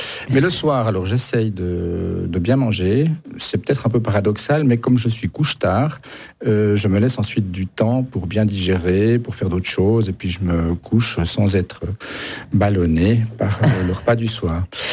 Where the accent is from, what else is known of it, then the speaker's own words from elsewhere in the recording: Neuchâtel, Switzerland; En bon Neuchâtelois, ben par exemple, j'aime bien les tripes à la Neuchâteloise